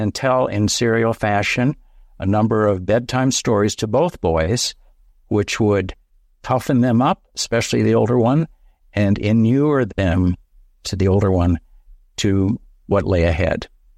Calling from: New Mexico, United States; On a mountaintop in northeastern New Mexico, looking out on the Rio Grande Valley.

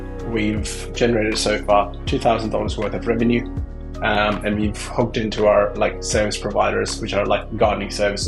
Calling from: Sydney, New South Wales, Australia; I'm calling from the beautiful land, Northern Beaches in Sydney.

